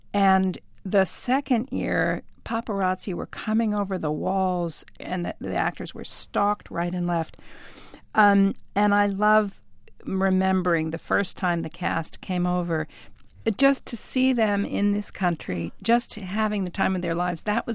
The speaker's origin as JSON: {"language": "English", "region": "California", "country": "United States", "tie": "born or raised there"}